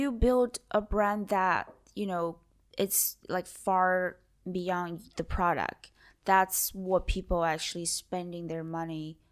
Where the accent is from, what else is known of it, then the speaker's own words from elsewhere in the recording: China; English is a second language; I'm Chinese. I'm from China.